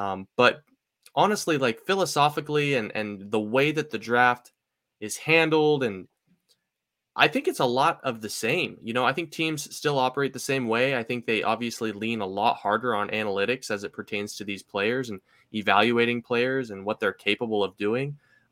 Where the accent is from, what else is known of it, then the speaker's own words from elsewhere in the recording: Seattle, Washington, United States; I know I'm from Seattle, but he really reminds me of a more polished Dylan Moore.